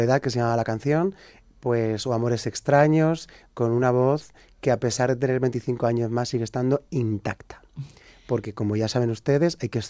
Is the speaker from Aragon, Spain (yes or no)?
no; Andalusia, Spain; yo que soy andaluz te digo